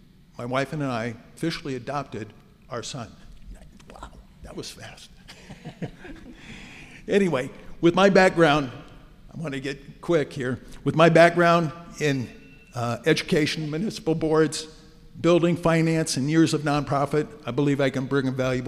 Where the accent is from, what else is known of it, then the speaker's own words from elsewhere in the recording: Cedar Rapids, Iowa, United States; born there; I was born in Cedar Rapids. Went to school at Jefferson, continued my education at the University of Iowa.